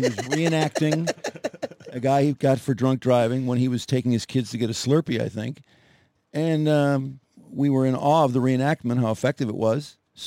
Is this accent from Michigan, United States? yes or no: yes; Ferndale, Michigan, United States; Charlie Duff's here from the Fox Network. Jay's here from Plymouth. … from Ferndale.